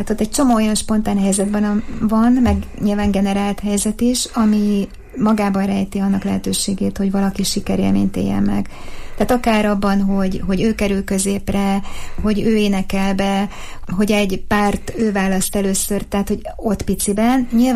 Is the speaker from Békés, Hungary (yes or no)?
no; Szolnok, Jász-Nagykun-Szolnok, Hungary; ugyan szolnoki vagyok